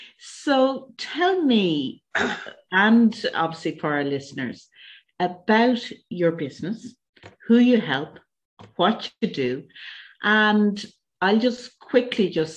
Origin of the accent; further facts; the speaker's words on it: Ireland; accent: Irish; used it years ago, and I'm Irish, and Irish people can't pronounce their T's. It just is a national thing. We can't pronounce our T's. So I would talk to Dragon, and it had a huge problem with my Irish accent.